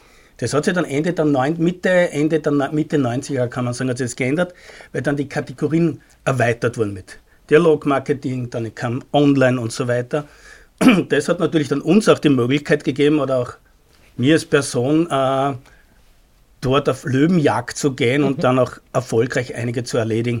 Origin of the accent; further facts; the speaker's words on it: Graz, Styria, Austria; born there; moved away as an adult; now in Vienna, Austria; Eigentlich bin ich geboren in Graz, gebürtiger Grazer, im Herzen immer ein Steirer. Bin in den 90er Jahren dann nach Wien gegangen.